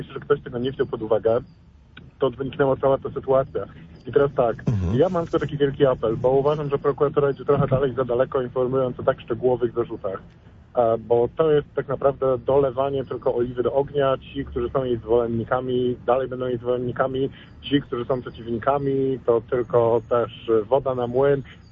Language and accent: Polish; Poznań, Greater Poland Voivodeship, Poland